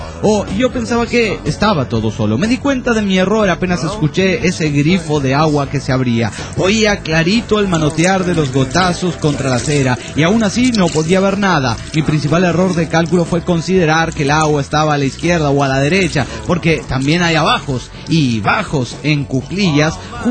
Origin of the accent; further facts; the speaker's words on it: Juliaca, Puno, Peru; soy de Jabarra de Juliaca